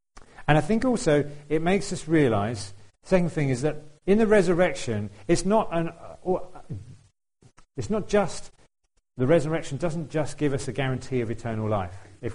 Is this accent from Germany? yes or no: no; United Kingdom; And as British people, we still like to think we rule the world, but we don't.